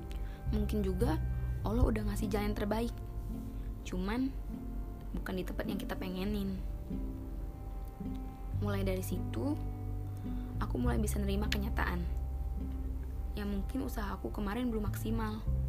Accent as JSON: {"language": "Indonesian", "town": "Palembang", "region": "South Sumatra", "country": "Indonesia", "tie": "born there", "said": "Aku lahir di Palembang tanggal 28 April 2001. Umur aku sekarang 19 tahun."}